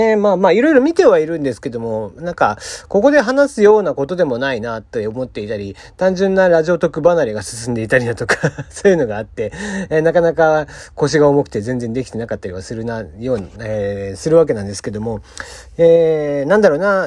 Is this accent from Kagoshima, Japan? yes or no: yes; Kagoshima, Japan; 僕も鹿児島の人間なんで人のことは言えませんけども